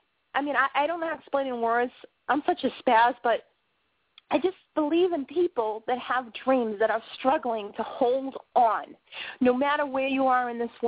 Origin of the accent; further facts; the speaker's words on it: United States; if I mention something about Korea on my page because I'm an American, people get mad.